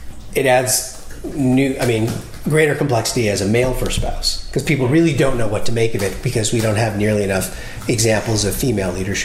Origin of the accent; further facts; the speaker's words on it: Midwest, United States; And I grew up in the Midwest, as you know.